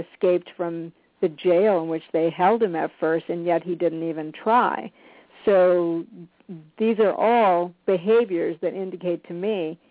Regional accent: Michigan, United States; I'm from Michigan, so I know how, and I'm not there now for that same reason.

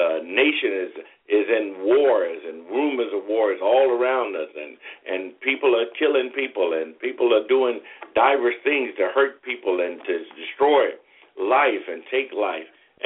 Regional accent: Alabama, United States; I'm born and raised in Alabama, and, you know, we didn't have much

